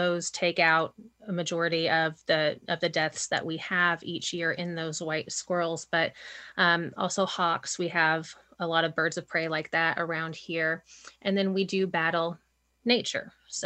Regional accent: Olney, Illinois, United States; Well, I grew up in Olney, so this is nothing new to me at all.

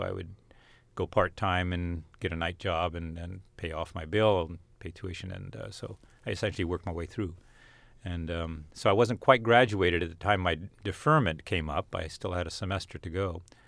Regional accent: India; moved away as an adult; now in United States; spent my years growing up in India, and came to the States for college.

